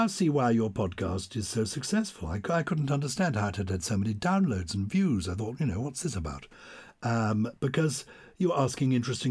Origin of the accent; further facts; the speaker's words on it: London, United Kingdom; When I was a little boy, my parents lived in two blocks of flats. I was brought up in London, and I lived in mansion flats.